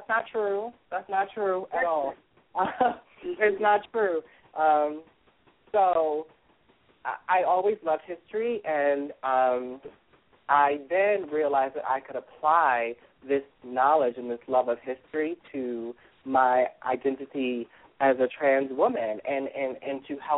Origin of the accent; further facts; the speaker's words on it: Baltimore, Maryland, United States; and two in Baltimore, which is my hometown.